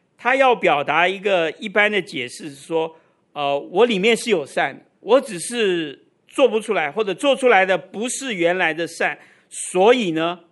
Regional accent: Taiwan; 你觉不觉得我们台湾人在这里生长的人，我们的性情很浮动

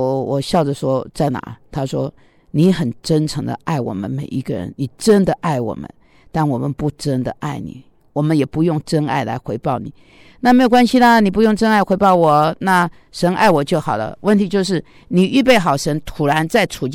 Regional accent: China; 那我中国人好客嘛，对吧？

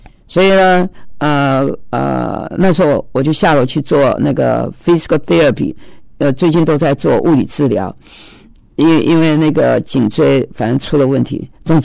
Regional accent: Taiwan; born there; 我是在台湾出生的

